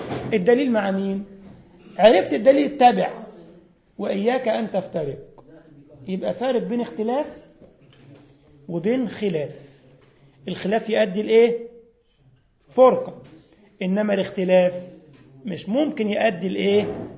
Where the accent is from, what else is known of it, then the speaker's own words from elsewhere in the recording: Egypt; ده مثل عندنا في مصر كده